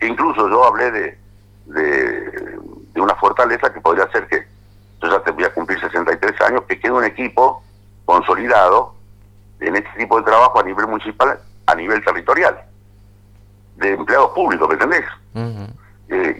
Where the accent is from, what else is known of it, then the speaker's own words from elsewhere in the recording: Casilda, Santa Fe, Argentina; pues me crié en Casilda.